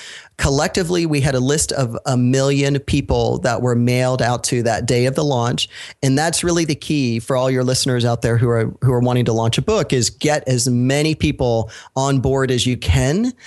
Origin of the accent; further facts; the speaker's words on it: Florida, United States; So I'm from Florida